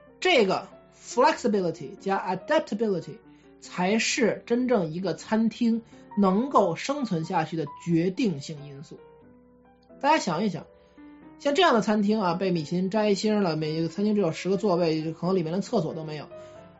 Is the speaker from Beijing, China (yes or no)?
yes; Beijing, China; 我小时候在北京啊，就在北京一个八大楼之一啊